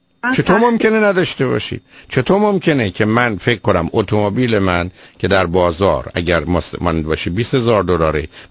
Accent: Iran; من ایرانی هستم

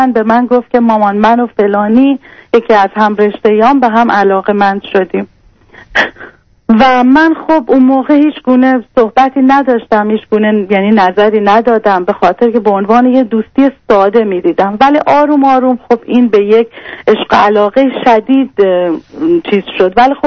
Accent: Iran; moved away as an adult; now in Australia; 8 ساله که از ایران بیرون اومدیم و به استرالیا اومدیم. 1 سال ترکیه بودیم، پناهنده شدیم. یعنی علت اومدنمونم جز اقلیت‌های مذهبی هستیم که دانشگاه نمیتونیم بریم.

